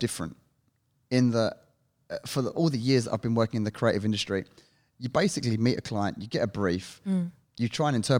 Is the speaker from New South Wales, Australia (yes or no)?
yes; Sydney, New South Wales, Australia; we are two idiots from Sydney.